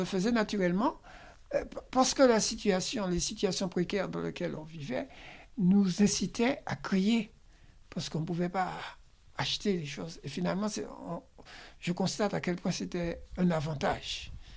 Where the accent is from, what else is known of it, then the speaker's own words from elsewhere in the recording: Martinique; moved away as an adult; Je suis parti, j'ai quitté la Martinique à la fin de mes 19 ans.